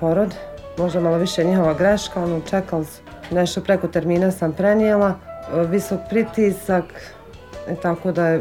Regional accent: Bugojno, Federation of Bosnia and Herzegovina, Bosnia & Herzegovina; also born or lived in Jajce; I dolazim iz Bugojna. Rođena sam u Jajcu, udala se tamo, tako.

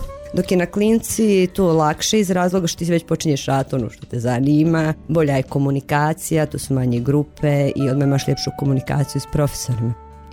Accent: Tešanj, Federation of Bosnia and Herzegovina, Bosnia & Herzegovina; also born or lived in Doboj; dolazim iz općine Tešanj, tamo zaposlena kao ljekar porodične medicine. Odrasla sam u Tešnju, inače sam rodom iz Doboja, svi znamo rat, preseljenje i tako da sam odrasla u Tešnju

